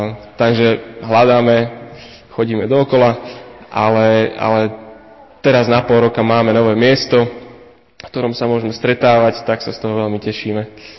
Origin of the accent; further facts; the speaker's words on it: Levice, Nitra Region, Slovakia; now in Nitra, Slovakia; ja som z Levíc